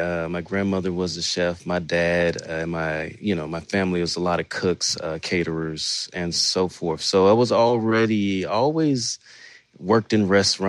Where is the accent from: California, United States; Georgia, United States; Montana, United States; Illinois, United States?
California, United States; Oakland; also born or lived in North Carolina; now in Los Angeles, United States; growing up in Oakland and in North Carolina and moving out to LA in 2012.